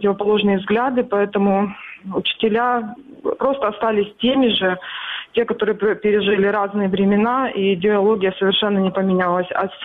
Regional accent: Crimea, Ukraine; Я сейчас проживаю на материковой Украине. Сама крымчанка.

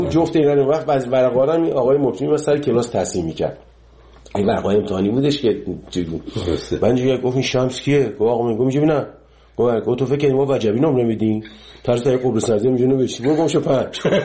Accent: Iran; moved away; 30 سال 30 خورده سال که از ایران من اومدم بیرون

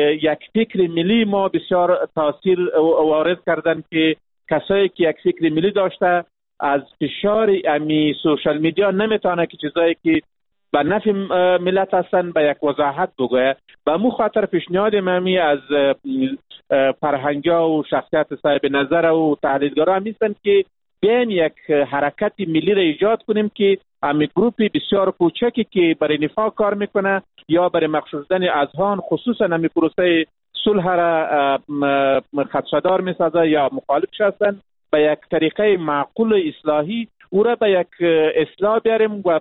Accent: Afghanistan; بلکه ما یک افغان هستیم و می باشیم و تا ابد می باشیم.

